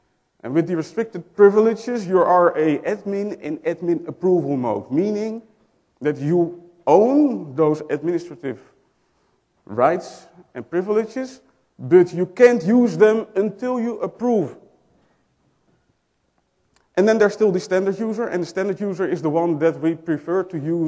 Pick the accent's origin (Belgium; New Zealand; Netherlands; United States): Netherlands; English is a second language; I'm from the Netherlands, so excuse me for my accent, I can't help it.